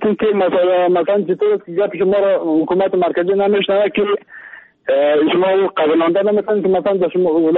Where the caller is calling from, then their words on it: Kabul, Afghanistan; از کابل به شما تماس گرفتم.